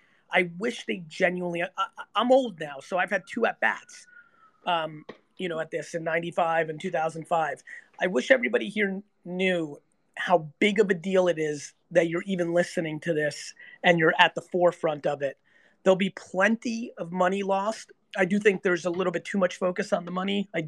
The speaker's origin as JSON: {"language": "English", "region": "New Jersey", "country": "United States", "tie": "born or raised there", "said": "Well, like, I'm 46 years old and I grew up in Jersey, right?"}